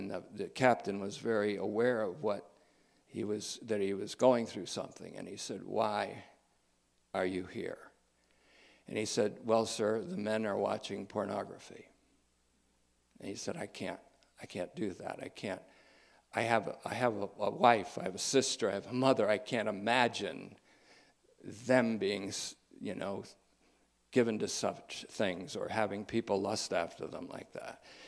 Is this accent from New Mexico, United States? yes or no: no; Hoosick Falls, New York, United States; born there; Rensselaer is the county in which I was born in New York State, in Hoosick Falls, a thriving metropolis by all descriptions.